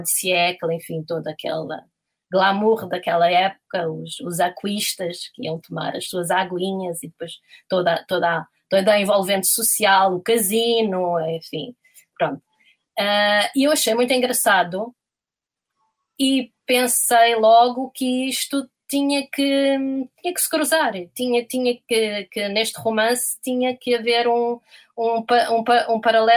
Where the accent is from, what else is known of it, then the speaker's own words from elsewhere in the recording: Lisbon, Portugal; porque estudei no Liceu Francês aqui em Lisboa desde os 4 até aos 18, portanto. Fiz o BAC incluído, a minha segunda língua, sou bilingue, pronto, basicamente.